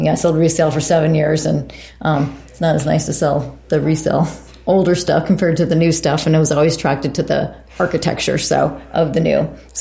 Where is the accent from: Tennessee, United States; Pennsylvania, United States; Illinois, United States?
Illinois, United States; I grew up in the Chicago area.